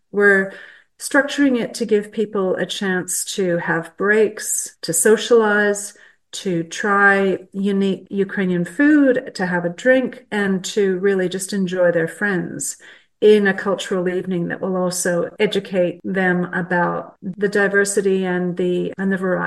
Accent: Edmonton, Alberta, Canada; now in Australia; before I was married to an Australian about 20 years ago. In Canada, I was born in Edmonton and I was raised in a very strong diaspora, Ukrainian Canadian community.

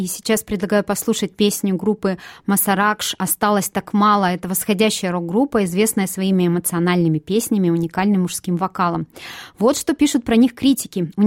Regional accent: Chita, Zabaykalsky Krai, Russia; это группа из моего родного города Чита.

